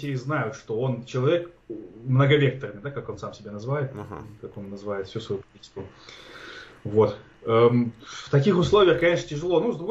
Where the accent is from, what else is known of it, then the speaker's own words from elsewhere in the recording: Almaty, Kazakhstan; Нет, я вырос в Алмате. То есть мой город это Алмата.